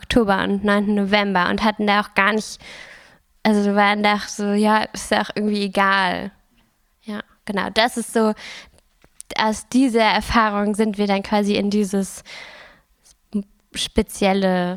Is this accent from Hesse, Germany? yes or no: no; Berlin, Germany; ich bin in Berlin aufgewachsen